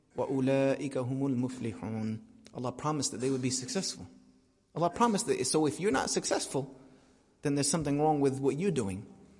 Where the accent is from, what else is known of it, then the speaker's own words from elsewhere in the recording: United States; accent: American; my bloody American accent was so horrible